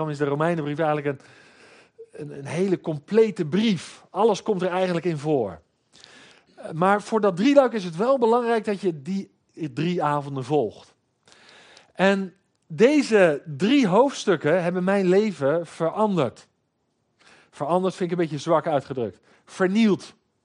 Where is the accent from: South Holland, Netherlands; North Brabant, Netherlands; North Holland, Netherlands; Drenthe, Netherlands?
South Holland, Netherlands; Scheveningen; Nou, en ik ben geboren en getogen in Schavenzande.